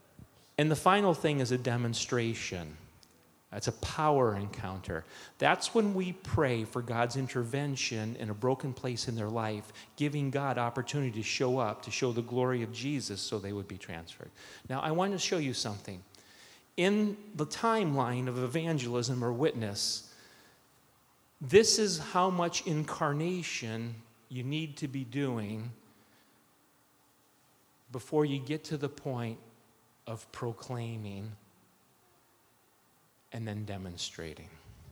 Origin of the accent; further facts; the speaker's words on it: Cleveland, Ohio, United States; I grew up in Cleveland. Just want to remind you, we are the world champions of the NBA.